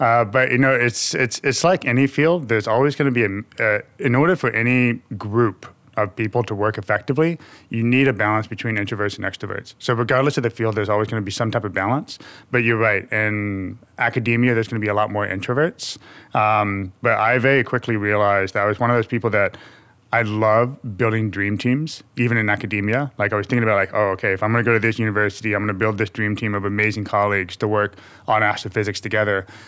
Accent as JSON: {"language": "English", "country": "United States", "said": "my wife's Dutch and I'm American."}